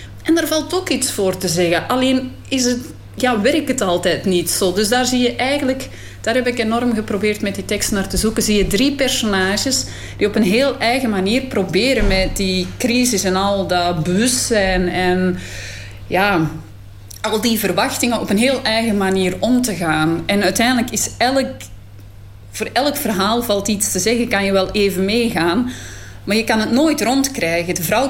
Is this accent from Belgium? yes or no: yes; Belgium; Want ik kom uit België. En in België liggen gewoon op elke gelijkvloerse verdieping tegels.